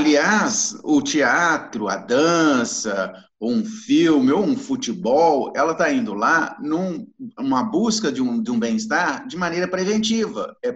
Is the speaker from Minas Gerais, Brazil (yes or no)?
yes; Belo Horizonte, Minas Gerais, Brazil; a gente vem de Belo Horizonte, que é uma cidade grande